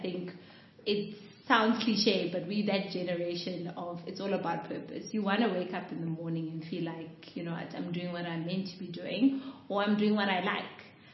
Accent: Orlando Gardens, Gauteng, South Africa; I mean, like, I grew up in Orlando Gardens, like, years ago, and I always ran a spaza shop.

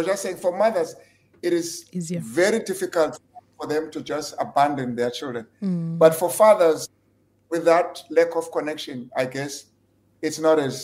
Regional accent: Guguletu, Western Cape, South Africa; And I know when I grew up in Guguletu, having a child was fashionable.

